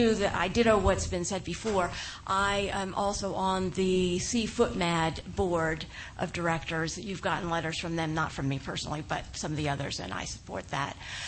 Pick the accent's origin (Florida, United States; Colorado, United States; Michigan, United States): Colorado, United States; Broomfield; I'm from Broomfield, 184 Laurel Street in Broomfield, and I come two or three times a month to the Avalon to dance, and have since it started.